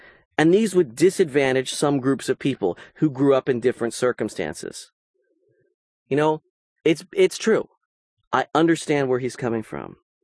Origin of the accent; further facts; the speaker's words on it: United States; accent: American; I am obviously, by my accent, by my grammar, American.